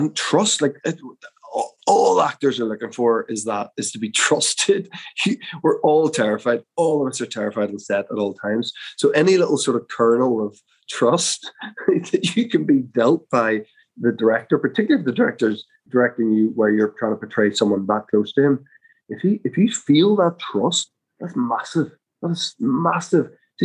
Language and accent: English; Belfast, Northern Ireland, United Kingdom; I'm from Belfast, you know, so I know these people, like I grew up with these people.